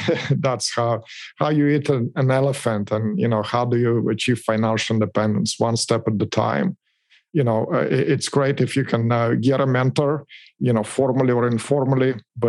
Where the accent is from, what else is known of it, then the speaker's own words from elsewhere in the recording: Russia; English is a second language; moved away as an adult; I'm not native here. I was actually born and raised in Russia. I immigrated here in this beautiful country, the best country on the planet, back when I was 22 years old, and I didn't speak any English.